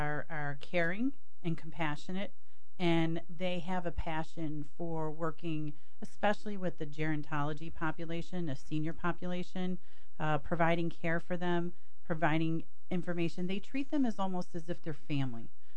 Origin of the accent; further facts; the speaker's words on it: Buffalo, New York, United States; moved away as an adult; I relocated back to Buffalo in 2007. I was born and raised in Buffalo. I left for a while. I came back.